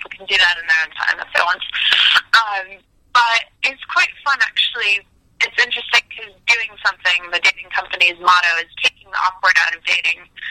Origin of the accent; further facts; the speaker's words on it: United States; now in United Kingdom; I'm American as well, and I've been in Britain long enough to adjust to toilet meaning what we would call bathroom in the U.S.